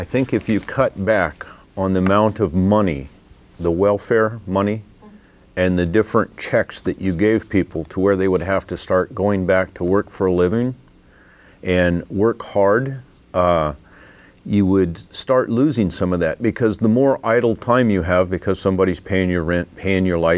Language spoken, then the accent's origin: English; Alaska, United States; I grew up in Alaska, and we were pretty free most of the time to do a lot of things that we wanted, and we didn't have a lot of restrictions.